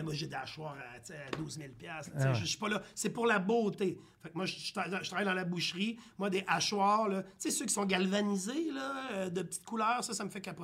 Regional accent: Saint-Basile-le-Grand, Quebec, Canada; Je viens de Saint-Basile-le-Grand, à côté de Carignan. Je restais sur une fermette.

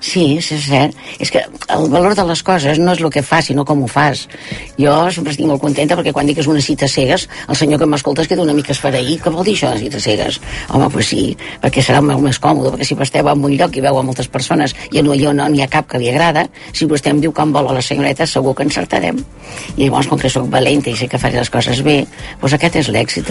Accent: Catalonia, Spain; Com a bona catalana

